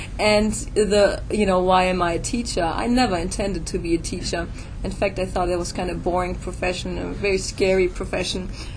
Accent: Germany; accent: German; English is a second language; I'm from Germany, so that's where the funny accent comes from.

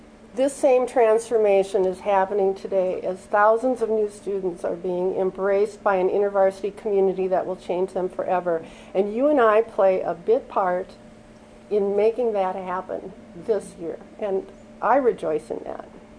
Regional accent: Duluth, Minnesota, United States; I grew up in Duluth, Minnesota, so I should be used to this. The summers went by very quickly there.

